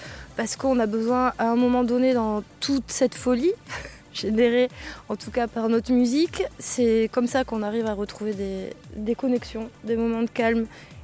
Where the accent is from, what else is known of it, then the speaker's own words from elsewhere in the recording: Nantes, Pays de la Loire, France; now in Bordeaux, France; Moi, je suis nantaise